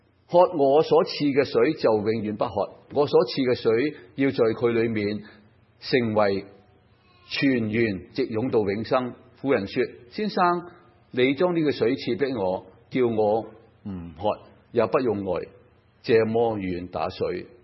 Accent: Guangdong, China; 我们广东人说去搵食

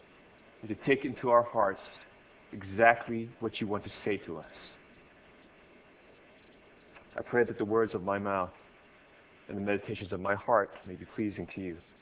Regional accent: Hawaii, United States; You know, I grew up in Hawaii.

